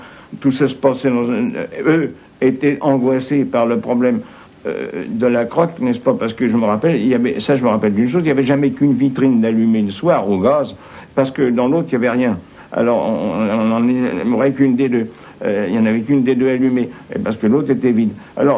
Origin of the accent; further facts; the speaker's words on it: Courbevoie, Île-de-France, France; born there; Je suis né à Courbevoie-Seine, Rampe du Pont, le 27 mai 1894.